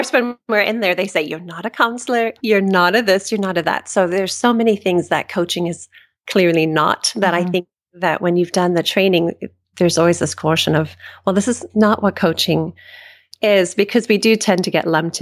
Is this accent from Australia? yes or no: no; Namibia; also born or lived in South Africa; now in United States; I was born in South Africa, and then we moved in the midst of the apartheid to Namibia, which is the country northwest of South Africa.